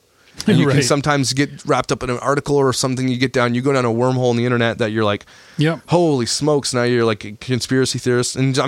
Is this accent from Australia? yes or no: no; Canada; Also, as Canadian dads, like, I don't want to do anything.